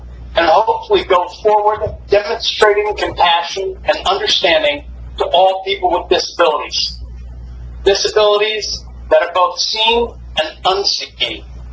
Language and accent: English; Atlantic Highlands, New Jersey, United States; I was born and raised in Highlands. I played Pop Warner football for the Atlantic Highlands Highlands Tigers